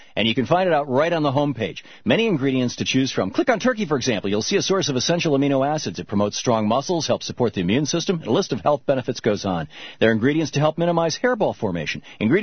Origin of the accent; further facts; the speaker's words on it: Michigan, United States; I grew up in Michigan, you know, right across the lake from both these states.